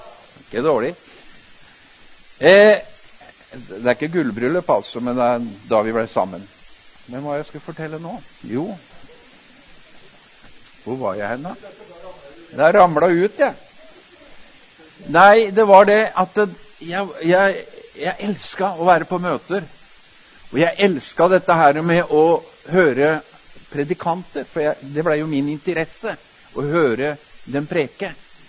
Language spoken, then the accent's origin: Norwegian; Telemark, Norway; for jeg er jo innfødt telemarking og vokst opp ved elva. Tinnelva, sa vi da.